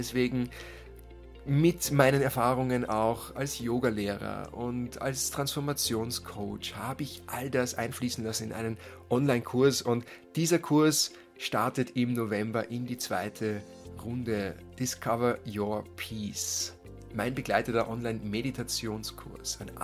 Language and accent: German; Karlstetten, Lower Austria, Austria; in meinem Elternhaus, wo ich aufgewachsen bin, wo ich groß geworden bin, in Karlstetten in Niederösterreich